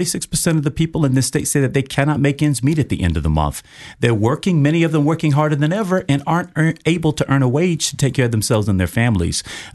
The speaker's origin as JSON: {"language": "English", "town": "Miami", "region": "Florida", "country": "United States", "tie": "born there", "said": "I was born in Miami-Dade to my mother, who growing up was a school bus driver, and my daddy, who was a construction worker."}